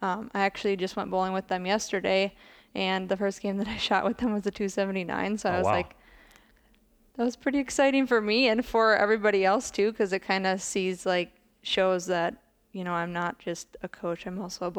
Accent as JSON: {"language": "English", "town": "Cottage Grove", "region": "Minnesota", "country": "United States", "lives_now": "Des Moines, United States", "said": "Well, I am originally from Cottage Grove, Minnesota"}